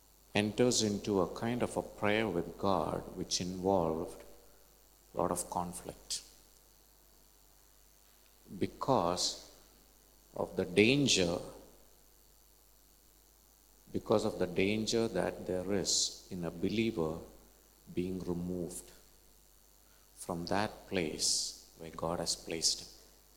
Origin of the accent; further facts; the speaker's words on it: Kerala, India; accent: Malayalam; English is a second language; My accent could be a little different now, a little bit of Malayalam in it. It's okay, you can still follow.